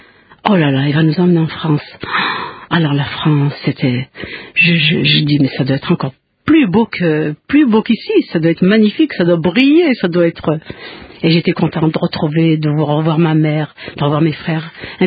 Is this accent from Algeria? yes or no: yes; Kabylia, Algeria; Je suis originaire d'Afrique du Nord, donc d'Algérie. Donc en Algérie, je suis née en Petite Kabylie. Donc la Petite Kabylie, c'est une partie de l'Algérie qui est dans les montagnes. Donc je suis née dans les montagnes, dans un petit village de Kabylie. Je suis née en 1947.